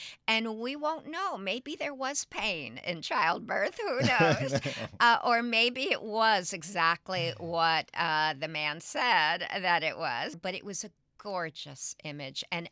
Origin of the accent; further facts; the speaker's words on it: New York, United States; now in Florida, United States; I would have said, as a New Yorker, I would have said wine, although I've been in Florida 35 years.